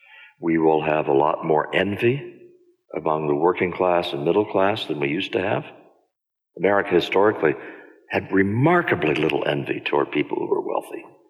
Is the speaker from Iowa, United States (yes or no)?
yes; Newton, Iowa, United States; The way it manifested itself when I grew up in Newton, Iowa in the 1950s